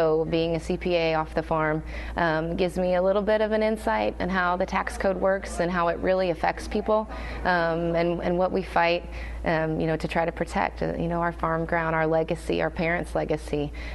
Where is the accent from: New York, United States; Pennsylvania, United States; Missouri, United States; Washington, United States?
Missouri, United States; Stockton; I am from Southwest Missouri, a little town called Stockton in Cedar County.